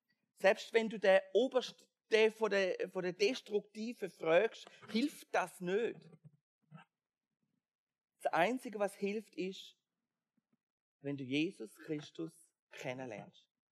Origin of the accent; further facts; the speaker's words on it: Germany; das gibt es eben nicht nur in Deutschland, wo ich herkomme, sondern auch in der Schweiz.